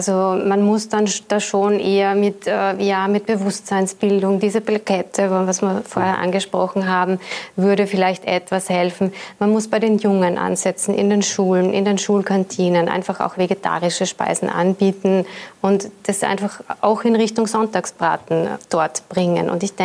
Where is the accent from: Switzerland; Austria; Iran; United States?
Austria; Upper Austria; born there; Also ich bin eine Oberösterreicherin gebürtig